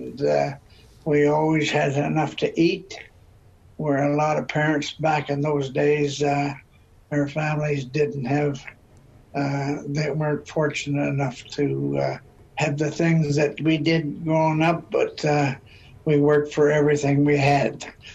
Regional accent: Goderich, Ontario, Canada; Now, I was a young boy and growing up in Goderich, Ontario, and I had come from a hard-working family

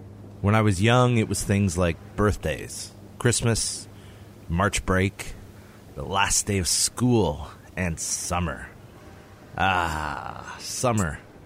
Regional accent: Ontario, Canada; growing up in Northern Ontario, it also meant basically spending two whole months outdoors.

